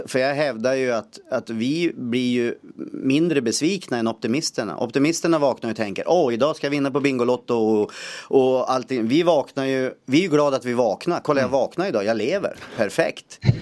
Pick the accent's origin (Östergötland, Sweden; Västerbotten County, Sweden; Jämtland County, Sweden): Västerbotten County, Sweden; Skellefteå; moved away as an adult; now in Stockholm, Sweden; Jag kommer från Skellefteå, men jag bott här i 4 år nu.